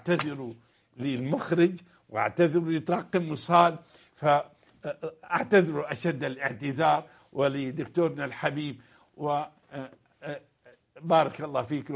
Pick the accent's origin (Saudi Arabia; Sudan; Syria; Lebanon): Syria; also born or lived in Egypt; نحن تربينا في سوريا، وتربى أولادي في المملكة، وتربينا في مصر، وعشنا عفوا في مصر،